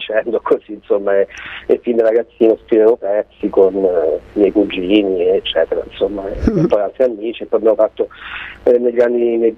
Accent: Marche, Italy; e poi è di qui vicino perché sono marchigiano

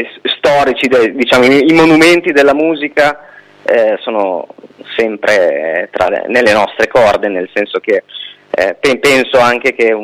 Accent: Bologna, Emilia-Romagna, Italy; noi siamo di Bologna

